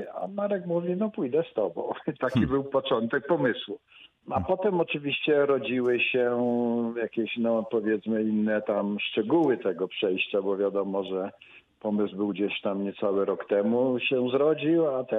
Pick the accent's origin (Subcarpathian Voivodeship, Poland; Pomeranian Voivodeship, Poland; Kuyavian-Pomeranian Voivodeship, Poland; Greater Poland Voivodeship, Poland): Subcarpathian Voivodeship, Poland; Pustków; also born or lived in Kańczuga; urodziłem się w Kańczudze, w małym miasteczku niedaleko Przeworska. Mieszkałem przez całe swoje młode lata niedaleko Dębicy, w miejscowości Pustków, osiedle, ale właściwie to była wieś. 15 lat pracowałem w Tarnobrzegu